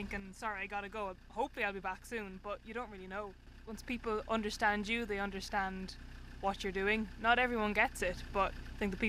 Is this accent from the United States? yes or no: no; Leinster, Ireland; I grew up in County Leash, which is very inland, but we grew up on the River Barrow